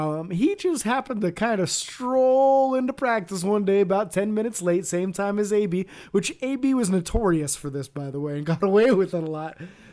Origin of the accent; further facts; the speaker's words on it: Erie, Pennsylvania, United States; We're from the Erie area.